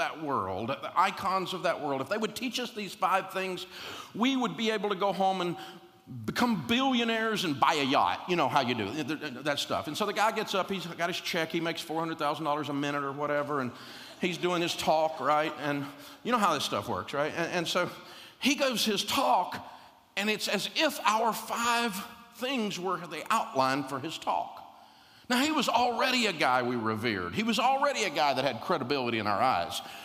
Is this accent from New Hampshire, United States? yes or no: no; Nashville, Tennessee, United States; I grew up in Nashville, where we live today, and we were at the University of Tennessee in Knoxville, about 200 miles away when we met.